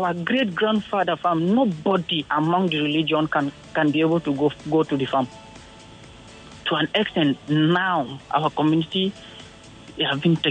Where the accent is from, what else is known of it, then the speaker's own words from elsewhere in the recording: Zangonkata, Kaduna State, Nigeria; I'm from Kaduna State, Zangonkata, to be precise.